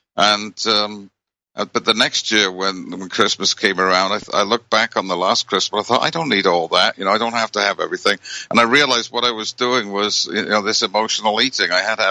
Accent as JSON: {"language": "English", "country": "United Kingdom", "tie": "born or raised there", "said": "And you know, I grew up in Britain"}